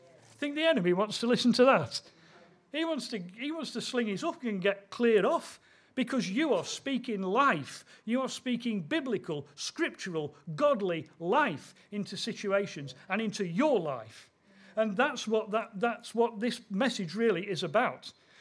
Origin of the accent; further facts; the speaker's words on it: Nottingham, East Midlands, United Kingdom; also born or lived in Manchester / London / Norwich / Leeds; now in Cheadle, United Kingdom; I was born in Manchester, grew up in Nottingham, went to college in London, worked in Norwich, worked here in Leeds and Wakefield and so on.